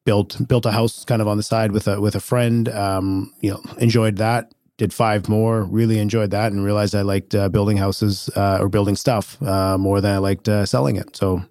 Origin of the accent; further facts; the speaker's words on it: Richmond, British Columbia, Canada; now in Kelowna, Canada; I grew up in Richmond, moved out to Kelowna in 07